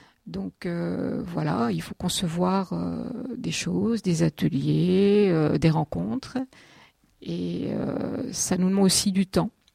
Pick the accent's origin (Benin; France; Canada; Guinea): France; Grand Est; je suis revenue en 2007, c'est pas vraiment ma région d'origine, mais je suis Lorraine.